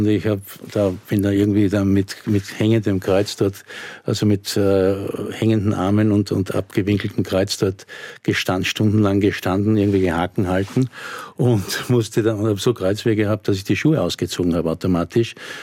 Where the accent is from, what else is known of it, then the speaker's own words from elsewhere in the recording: Austria; wir haben keinen Versorgungsauftrag, wie man sagt, bei uns in Österreich.